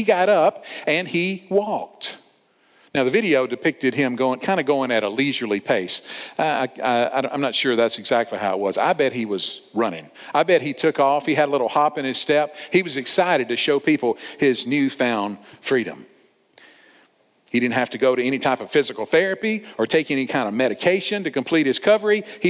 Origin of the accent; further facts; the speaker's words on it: Tennessee, United States; I was also looking up some laws in my home state of Tennessee, and man, am I embarrassed.